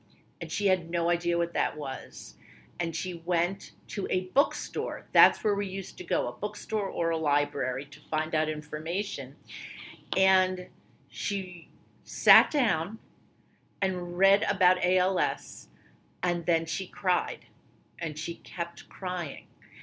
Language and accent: English; New York, United States; I'm originally from New York, but I did get over it.